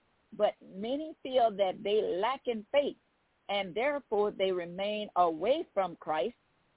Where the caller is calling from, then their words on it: Baton Rouge, Louisiana, United States; I'm calling from Baton Rouge, Louisiana.